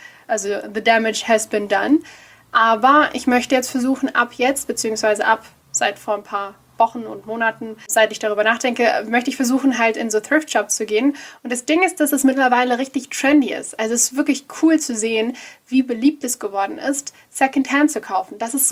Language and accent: German; Germany; born there; weil wir sind jetzt vielleicht hier in Deutschland geboren